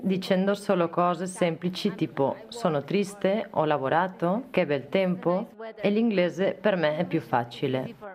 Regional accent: Poland; also born or lived in Ireland; now in Lugano, Switzerland; arrivata qui dall'Irlanda, dove ci ho vissuto per un po', e il clima era perfetto. Vengo dalla Polonia

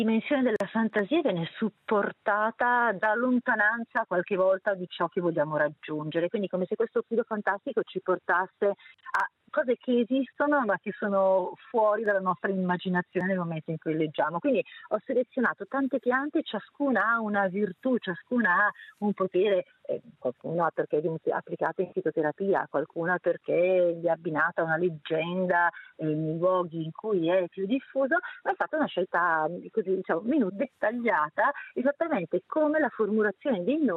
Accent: Brescia, Lombardy, Italy; Io sono bresciana

